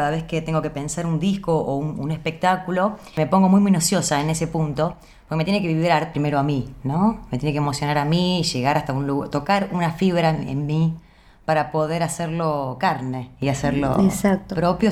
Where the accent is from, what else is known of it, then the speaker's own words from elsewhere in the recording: Córdoba, Argentina; Sí, pasa que soy cordobesa, de un pueblo del sudeste cordobés.